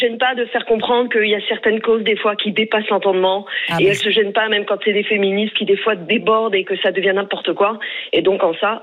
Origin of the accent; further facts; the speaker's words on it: France; pourquoi nous faire venir, nous, Français, dans des pays comme ça